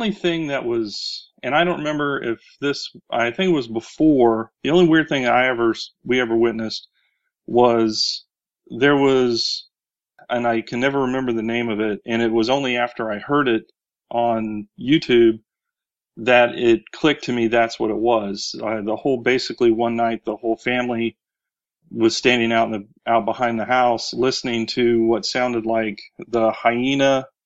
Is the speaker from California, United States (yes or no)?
no; Texas, United States; Well, I'm from Texas originally, and my mom is from Louisiana.